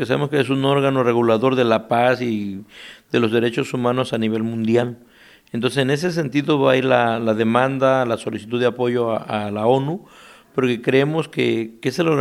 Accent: Mexico; nosotros como mexicanos

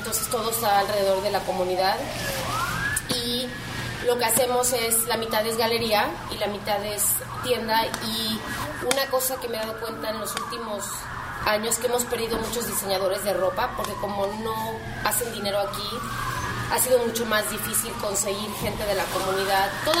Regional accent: Mexico; Yo soy mexicana, entonces también me gusta estar en La Misión, ¿no?

